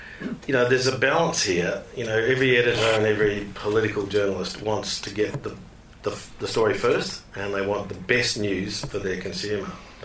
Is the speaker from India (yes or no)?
no; Queensland, Australia; So that, to me, as a Queenslander and somebody who's edited papers there, a lot of Aboriginal people in the north of Australia didn't identify with that campaign.